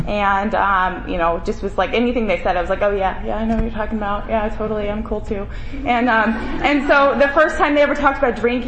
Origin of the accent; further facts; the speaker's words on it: St. Charles, Missouri, United States; I grew up in St. Charles, Missouri. And I had a pretty normal life.